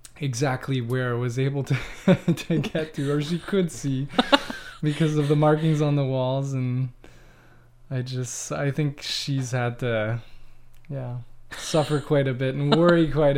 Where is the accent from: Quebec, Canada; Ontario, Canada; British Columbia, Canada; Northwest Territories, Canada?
Quebec, Canada; Hatley; Yeah, I grew up in Hatley, and it is a really beautiful area.